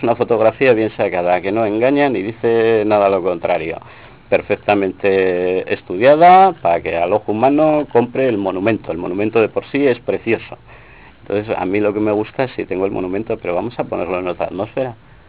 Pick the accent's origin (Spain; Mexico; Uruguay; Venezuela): Spain; Pamplona, Navarre; Pues soy de Pamplona